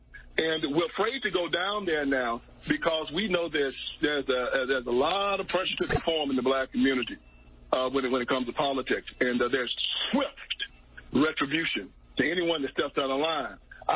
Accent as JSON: {"language": "English", "country": "United States", "said": "That's why I walk in my country and I am an American."}